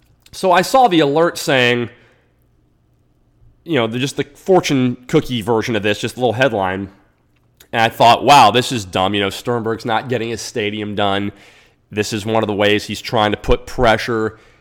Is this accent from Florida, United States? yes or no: yes; Florida, United States; This is my hometown.